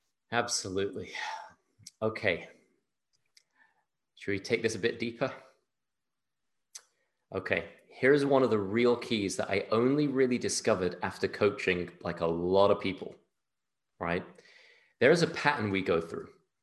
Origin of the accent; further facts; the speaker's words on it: United Kingdom; I'm a British Pakistani. My parents are from Pakistan. I grew up in the UK.